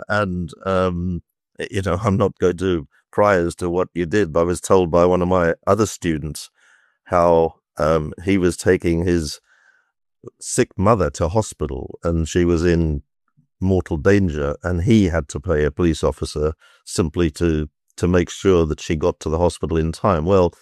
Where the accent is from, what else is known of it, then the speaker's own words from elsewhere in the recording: South Africa; now in United Kingdom; being a British subject now rather than a South African one